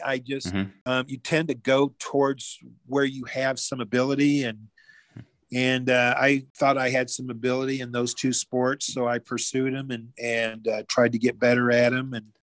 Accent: Kansas City, Missouri, United States; I grew up in Kansas City, went to North Kansas City High School, played baseball and basketball there, and went on to college.

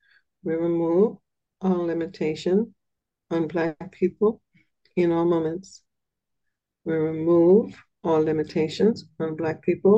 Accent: Bahamas; I just want to say I'm from the Bahamas. We didn't have that.

